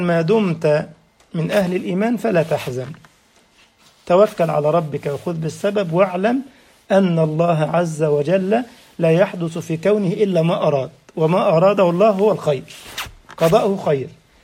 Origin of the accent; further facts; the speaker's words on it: Egypt; وموجود عندنا في مصر في متحف من المتاحف